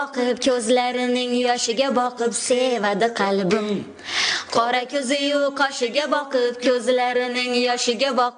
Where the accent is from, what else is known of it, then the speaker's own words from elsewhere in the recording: Samarkand, Samarqand Region, Uzbekistan; born there; now in Tashkent, Uzbekistan; Men Samarqandda tug'ilganman.